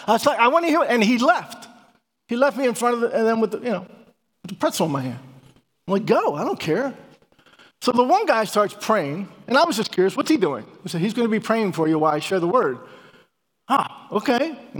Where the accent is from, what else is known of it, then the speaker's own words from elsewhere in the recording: Philadelphia, Pennsylvania, United States; My family's from Puerto Rico. I'm from Philadelphia. I'm what they call a Philorican. A Puerto Rican from Philadelphia.